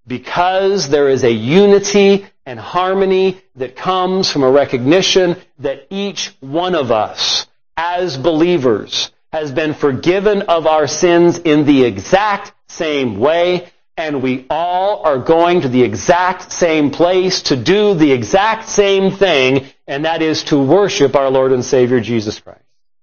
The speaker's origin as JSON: {"language": "English", "region": "Scotland", "country": "United Kingdom", "said": "I'm Scottish. Okay? It ain't happening."}